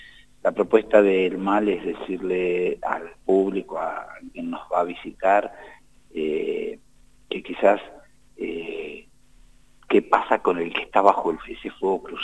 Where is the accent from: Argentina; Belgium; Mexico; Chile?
Argentina; Caleta Olivia, Santa Cruz; Somos de Caleta Olivia